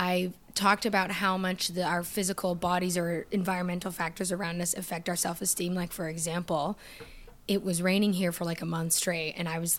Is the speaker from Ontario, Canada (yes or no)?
yes; Toronto, Ontario, Canada; now in Los Angeles, United States; But I'm from Toronto.